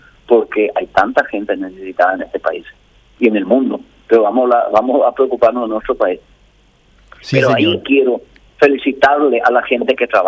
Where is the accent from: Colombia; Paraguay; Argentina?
Paraguay; orgullosos nos sentimos como paraguayos